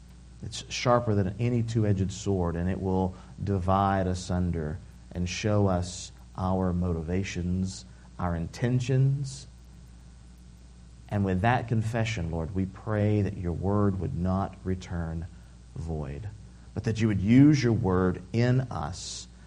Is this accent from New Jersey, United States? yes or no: no; Beaumont, Texas, United States; So, I grew up around Beaumont, Texas, and so close to the coast, but not as close as this, but close enough that when you dig a hole, it fills with water.